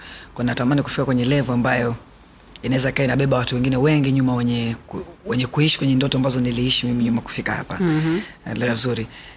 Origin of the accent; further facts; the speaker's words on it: Dar es Salaam, Tanzania; also born or lived in Morogoro; Kabila langu ni Mchaga. Na nimezaliwa Morogoro. Sehemu moja inaitwa Monsagala. Lakini nimekulia Dar es Salaam.